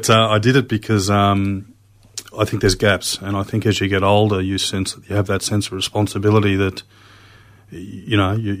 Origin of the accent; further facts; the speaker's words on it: Brisbane, Queensland, Australia; I grew up in Brisbane. Family, my mother's side, originally from the Darling Downs area, Scottish sort of immigrants, become farmers and worked their way down to the Big Smoke.